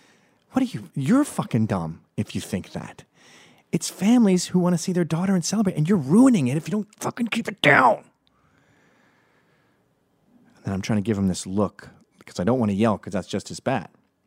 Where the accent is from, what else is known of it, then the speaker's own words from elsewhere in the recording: Canada; I grew up in Canada.